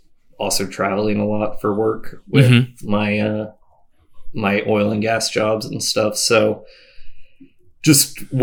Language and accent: English; Richardson, Texas, United States; So what's funny is I'm actually from Richardson.